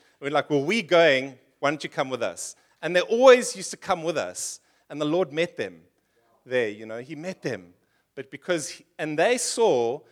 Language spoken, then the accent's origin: English; Port Elizabeth, Eastern Cape, South Africa; In 1999, we moved from PE, where I grew up in Port Elizabeth, in the Ooskaap. And we got married in Port Elizabeth.